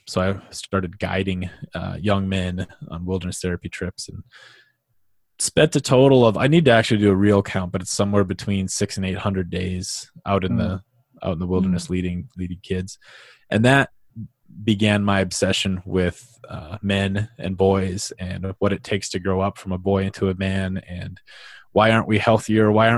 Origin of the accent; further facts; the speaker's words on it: Drayton, North Dakota, United States; also born or lived in Minnesota, United States; I grew up in a town called Drayton, North Dakota for most of my childhood, and has about 600 people. And it's 30 miles from Canada and right on the Minnesota borde